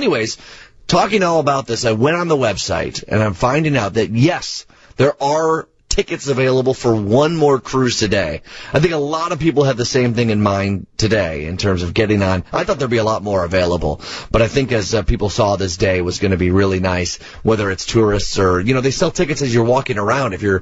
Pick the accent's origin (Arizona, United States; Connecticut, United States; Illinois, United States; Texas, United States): Illinois, United States; Chicago; And I felt like even as a Chicagoan, it was a really eye-opening experience.